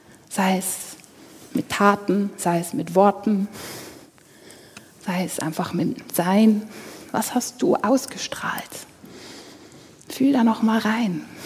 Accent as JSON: {"language": "German", "country": "Poland", "second_language": "German", "lives_now": "Switzerland", "said": "Also ich bin ja aus Polen, von meinem Namen her könnt ihr das erkennen."}